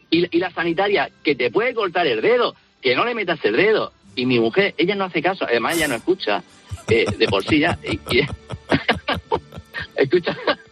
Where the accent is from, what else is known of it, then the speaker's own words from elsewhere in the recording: Cieza, Region of Murcia, Spain; Soy de Cieza.